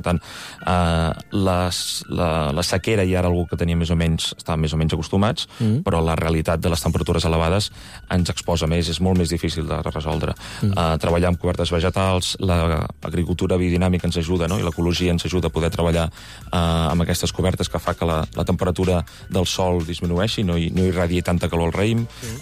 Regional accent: Catalonia, Spain; òbviament, nosaltres som del Penedès i no ens volem moure gaire lluny

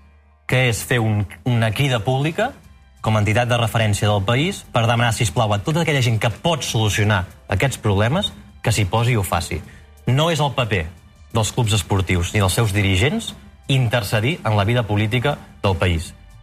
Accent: Catalonia, Spain; com a ciutadà, com a català, em sap un greu terrible

